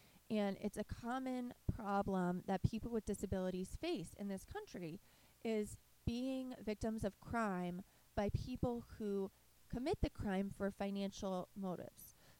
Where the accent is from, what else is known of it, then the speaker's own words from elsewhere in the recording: Philadelphia, Pennsylvania, United States; now in Michigan, United States; So in Michigan, where I'm from, initially, I'm from Philadelphia, but now I am in Michigan and have been for a very long time.